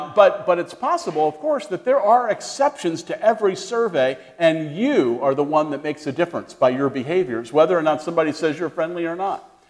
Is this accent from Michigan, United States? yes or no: no; Maryland, United States; I'm from Maryland. It hurt my feelings, huh?